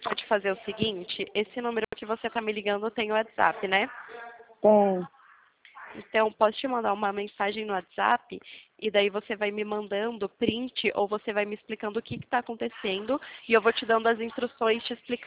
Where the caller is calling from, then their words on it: São Paulo, Brazil; De São Paulo.